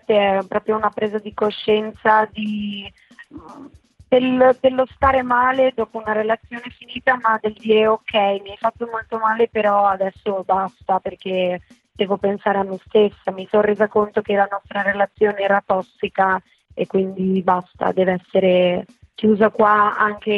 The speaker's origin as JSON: {"language": "Italian", "region": "Liguria", "country": "Italy", "lives_now": "Milan, Italy", "said": "io appunto non sono friulana ma sono ligure e abito a Milano"}